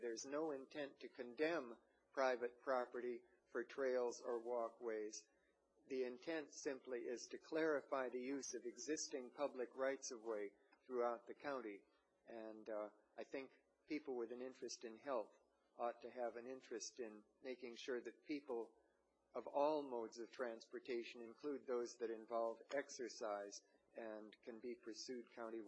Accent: Atascadero, California, United States; from Atascadero. I'm one of your constituents

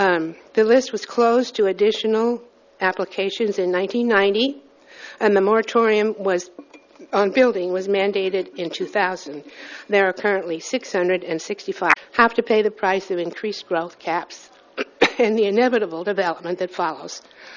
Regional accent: Cambria, California, United States; from Cambria, and I'm here today to urge you to retain the 1% growth cap for Cambria.

